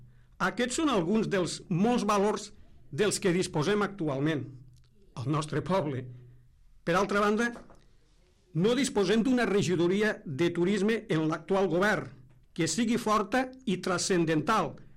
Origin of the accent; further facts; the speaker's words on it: Catalonia, Spain; som l'únic poble que al seu nom original portem gravada la seva pròpia identitat, la mar